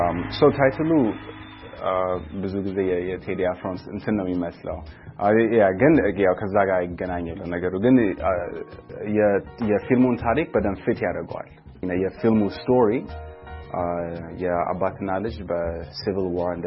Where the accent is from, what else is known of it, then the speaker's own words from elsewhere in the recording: Los Angeles, California, United States; ግማሹ ደግሞ ሎስ አንጀለስ ነው የተሰራው ልክ እንዳልከው እኔ እዚህ ስለሆነ ያደኩት